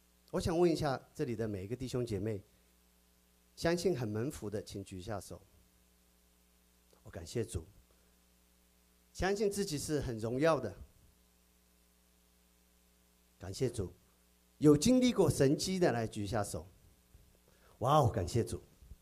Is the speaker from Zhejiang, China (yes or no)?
yes; Qingtian, Zhejiang, China; 我1971年出生在浙江青田一个小乡村里面，在我8岁之前，我们的小山村是不通车的